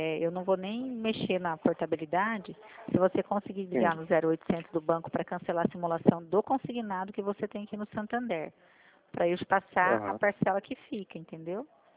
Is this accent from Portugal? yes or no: no; Bernardes, Brazil; Eu tô aqui hoje, mas eu sou de Bernardes.